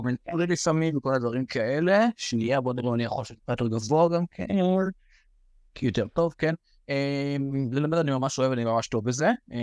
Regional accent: Acre, Northern District, Israel; איפה לירושלים בכלל, כי אני מעכו

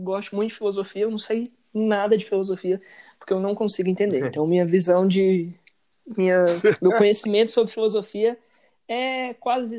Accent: Patos, Brazil; eu tenho 20 anos, eu sou daqui de Patos também.

